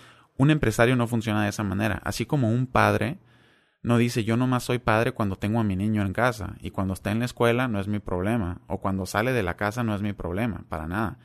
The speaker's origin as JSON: {"language": "Spanish", "country": "Mexico", "said": "soy de México, entiendo muy bien Latinoamérica, pero también trabajé un tiempo en Europa"}